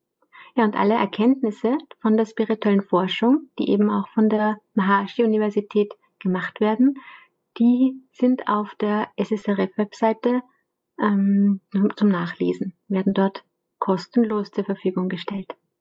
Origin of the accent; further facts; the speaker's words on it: Lower Austria, Austria; Ja, ich komme aus Niederösterreich